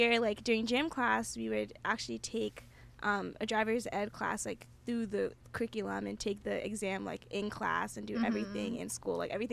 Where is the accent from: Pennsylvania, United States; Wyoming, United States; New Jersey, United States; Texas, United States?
New Jersey, United States; maybe this is because we're from New Jersey, and New Jersey is, like, a commuter state